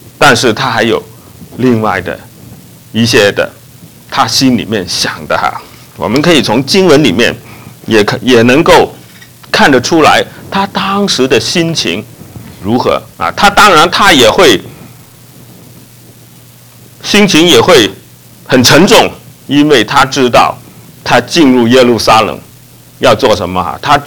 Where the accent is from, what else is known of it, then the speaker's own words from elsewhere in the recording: China; 我们中国人一提起我们的历史，我们就说唐太宗，是吧？